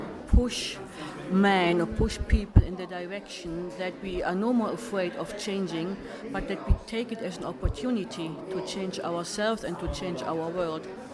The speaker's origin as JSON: {"language": "Italian", "country": "Germany", "second_language": "Italian", "lives_now": "Italy", "said": "Sì, sono tedesca ma vivo"}